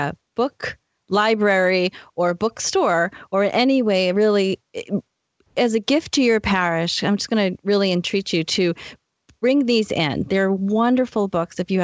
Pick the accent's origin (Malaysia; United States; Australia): United States; Boston, Massachusetts; accent: Boston; That's C-H-I-M-E, if you can't understand with my lovely Boston accent.